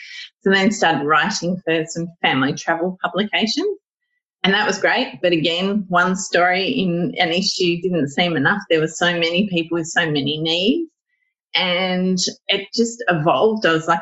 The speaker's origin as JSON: {"language": "English", "town": "Sydney", "region": "New South Wales", "country": "Australia", "tie": "born or raised there"}